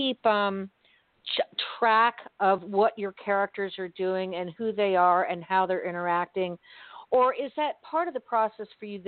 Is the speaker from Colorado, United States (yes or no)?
no; Miami, Florida, United States; I've lived in Florida all my life. I grew up in Miami.